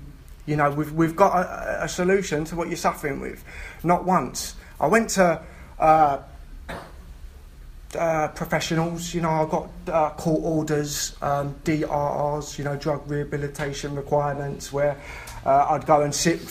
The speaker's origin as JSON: {"language": "English", "region": "London", "country": "United Kingdom", "said": "I'm from London originally, some of you might have guessed by the accent"}